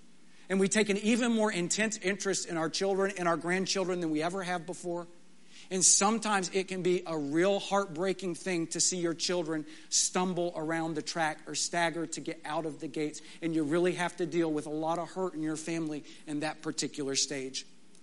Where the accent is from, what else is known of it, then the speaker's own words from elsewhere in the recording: Texas, United States; You know, I grew up in West Texas and they have beautiful sunsets.